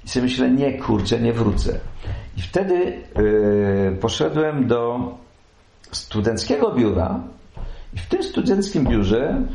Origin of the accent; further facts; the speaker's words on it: Lower Silesian Voivodeship, Poland; bo ja mieszkałem jako dziecko na Sterczyka tutaj na Biskupinie